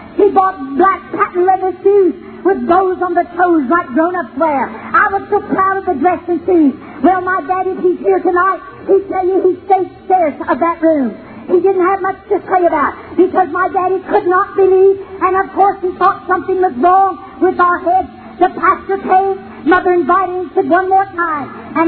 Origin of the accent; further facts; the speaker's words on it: Claremont, Minnesota, United States; still has a bookstore in Claremont, Minnesota, my hometown.